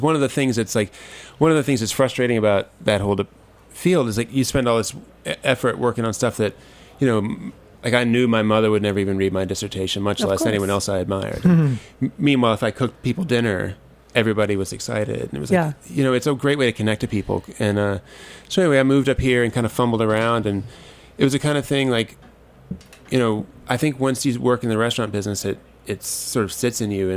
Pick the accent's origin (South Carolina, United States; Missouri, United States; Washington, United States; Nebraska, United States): South Carolina, United States; on this like really rural island we grew up on outside of Charleston.